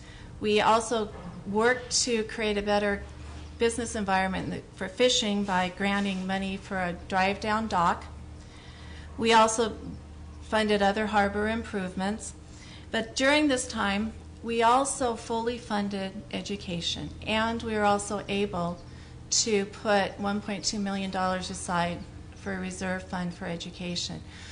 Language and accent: English; Ketchikan, Alaska, United States; I was born in Ketchikan. I come from a very large family. I'm the seventh of 12 kids